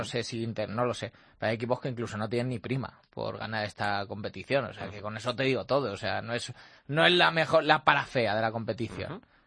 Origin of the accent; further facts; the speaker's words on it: Spain; Eso me preocupa más porque soy español y quiero que gane el europeo